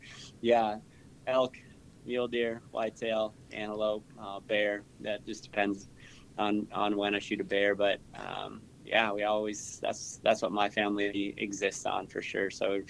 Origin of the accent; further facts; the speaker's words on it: South Dakota, United States; I grew up in South Dakota, and yeah, like, some of my earliest memories are, you know, cutting up deer in the garage with my dad, actually.